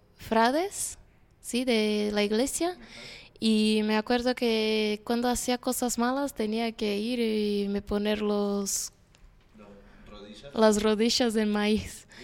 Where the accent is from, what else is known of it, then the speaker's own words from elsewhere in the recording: São Paulo, Brazil; De la provincia de São Paulo, que se sitúa en el sudeste.